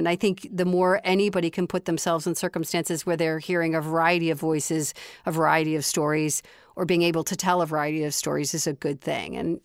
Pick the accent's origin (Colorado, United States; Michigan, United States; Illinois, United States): Illinois, United States; Chicago; I knew plenty of the people that lived growing up in Chicago